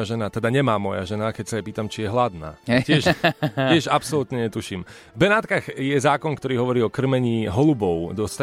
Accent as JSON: {"language": "Slovak", "town": "Humenné", "region": "Prešov Region", "country": "Slovakia", "said": "ja som akože z východu, ale v humennom..."}